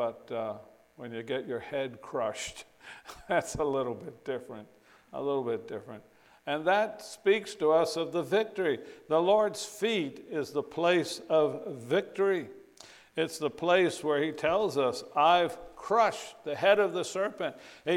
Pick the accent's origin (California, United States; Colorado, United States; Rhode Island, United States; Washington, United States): Rhode Island, United States; But I remember when I was raised in Rhode Island, and my dad would walk out in the snow